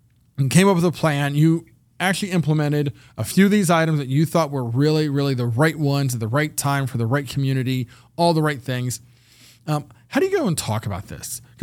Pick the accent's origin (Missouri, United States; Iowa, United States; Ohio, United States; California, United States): Ohio, United States; I'm from Ohio. I live in Ohio, and there's electric vehicles here.